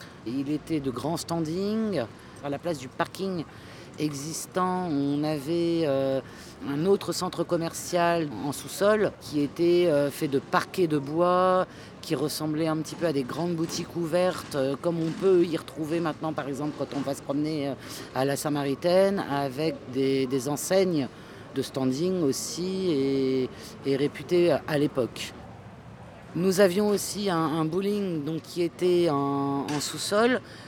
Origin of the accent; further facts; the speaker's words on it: Sarcelles, Île-de-France, France; born there; Moi je suis née à Sarcelles. Mes parents sont arrivés en 59